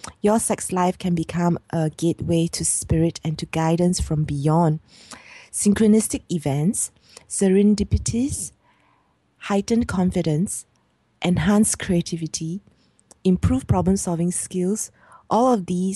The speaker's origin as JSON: {"language": "English", "country": "Singapore", "said": "I'm a Singaporean Chinese based in Singapore."}